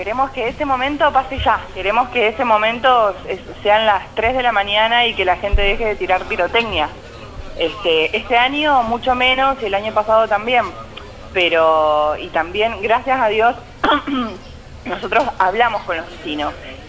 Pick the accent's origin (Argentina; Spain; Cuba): Argentina; Cipolletti, Río Negro; Sí, yo soy de Cipolletti, de Río Negro.